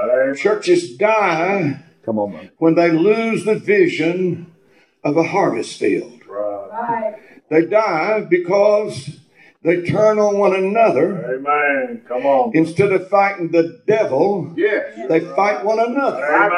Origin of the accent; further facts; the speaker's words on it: Georgia, United States; I'm from Georgia. I'm down south, you know.